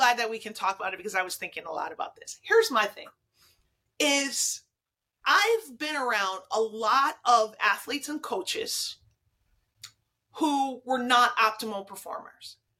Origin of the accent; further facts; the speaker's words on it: Flint, Michigan, United States; Well, I'm from Flint.